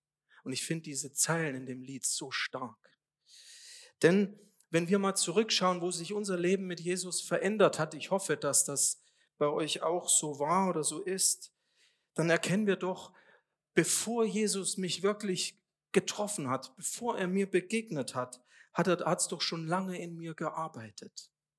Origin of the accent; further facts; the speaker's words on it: Bavaria, Germany; Ich bin in Bayern aufgewachsen.